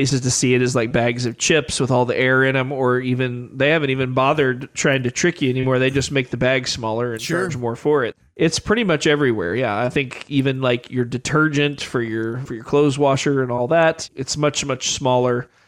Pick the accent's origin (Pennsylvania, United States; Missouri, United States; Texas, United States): Missouri, United States; Nixa; I grew up in Nixa